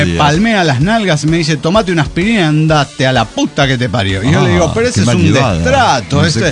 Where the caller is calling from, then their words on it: Puerto Vallarta, Jalisco, Mexico; de Puerto Vallarta, México.